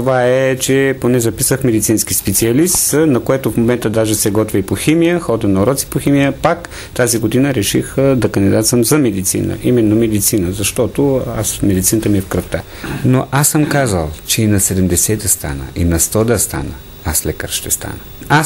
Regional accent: Northwestern Bulgaria, Bulgaria; also born or lived in Montana; Аз съм от Северозападна България. Средното си образование завършвам в Северозападна България, също в град Монтана с руски профил.

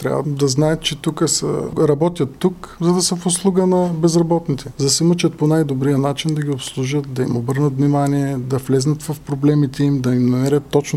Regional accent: Haskovo, Haskovo Province, Bulgaria; Да, защото това е родния ми град.

